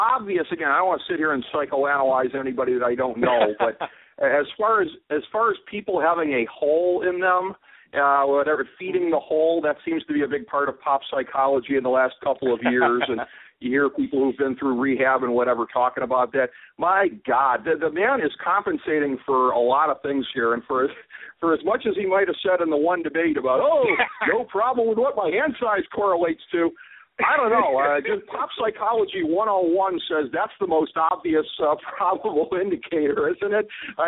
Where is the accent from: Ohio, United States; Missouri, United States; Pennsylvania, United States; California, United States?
Ohio, United States; My home state governor, John Kasich, angling pathetically to try to stay relevant with a win in Ohio